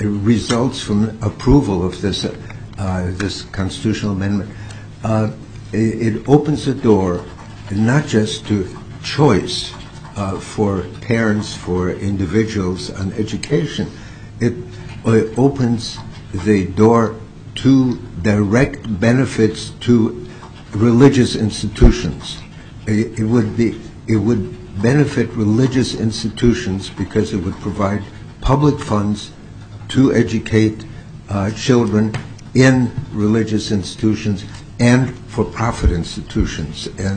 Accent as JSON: {"language": "English", "town": "Anchorage", "region": "Alaska", "country": "United States", "said": "I'm from Anchorage."}